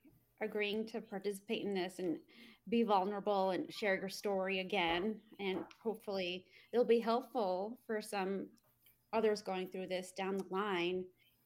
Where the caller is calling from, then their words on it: Evans, Georgia, United States; I'm also recording from Evans, Georgia, with Kelly Spain.